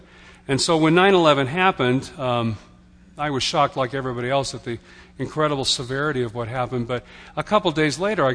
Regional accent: Texas, United States; I was born in Texas. I grew up hearing about the Battle of the Alamo, and we wore that on our sleeves. That was a part of our consciousness of what it meant to be Texan.

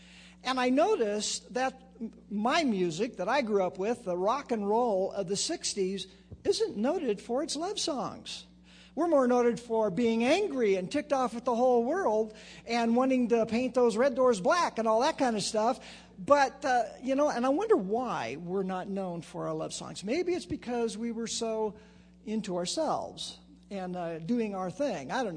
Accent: Chico, California, United States; I'm an Okie from Chico, California, okay? A redneck. Almond country, not almond country, okay? We grow rice and almonds there

